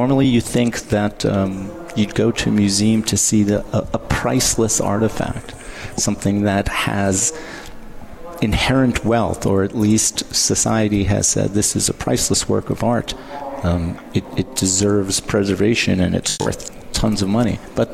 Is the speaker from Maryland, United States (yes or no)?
no; New York City, New York, United States; I was lucky. I grew up in New York City.